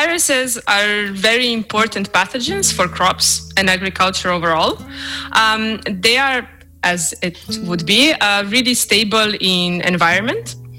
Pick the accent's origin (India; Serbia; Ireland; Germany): Serbia; English is a second language; now in Slovenia; So I come from Serbia